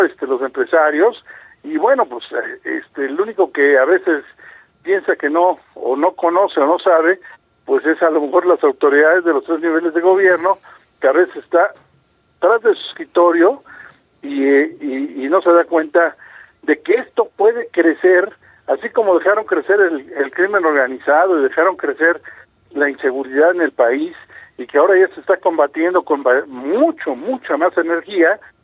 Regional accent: Mexico; nosotros como empresarios mexicanos y serios

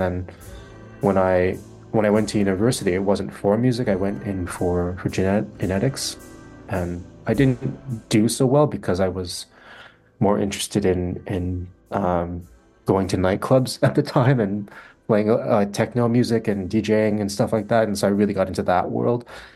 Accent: Calgary, Alberta, Canada; also born or lived in Edmonton / Montreal / Germany; I grew up in Calgary, so that's sort of my home base. Did my first composition degree there, and I lived for a while in Edmonton, had some good times there, but I spent 10 years living in Montreal

